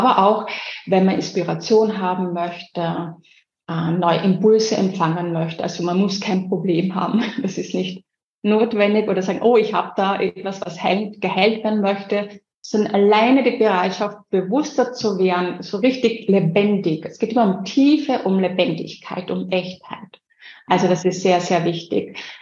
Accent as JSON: {"language": "German", "town": "Zell am See", "region": "Salzburg", "country": "Austria", "tie": "born there", "also_born_or_lived": "Carinthia / Switzerland / Vienna", "said": "Aber ich bin aus Salzburg, Zell am See, geboren. Dann ein bisschen in Kärnten aufgewachsen, ein bisschen in der Schweiz und dann auch in Wien."}